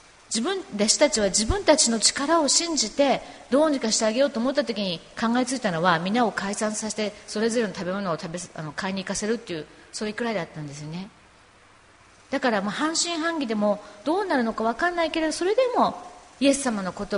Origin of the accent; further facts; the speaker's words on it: Kanto, Japan; 私は関東出身なので、日本だったらそれこそなんかこう富士山の近くの樹海とか想像しちゃいますけども